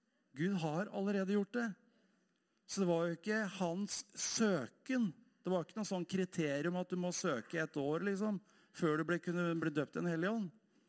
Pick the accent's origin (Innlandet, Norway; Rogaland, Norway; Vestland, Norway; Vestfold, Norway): Innlandet, Norway; Hamar; Når jeg var tenåring, jeg vokste opp I Philadelphia her på Hamar.